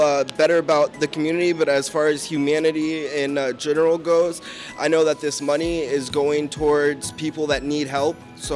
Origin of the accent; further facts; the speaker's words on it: Las Vegas, Nevada, United States; moved away as an adult; now in Superior, United States; I'm from Las Vegas, Nevada, and I'm currently bell ringing at a Walmart in Superior, Wisconsin. I'm 24. I moved out here when I was 18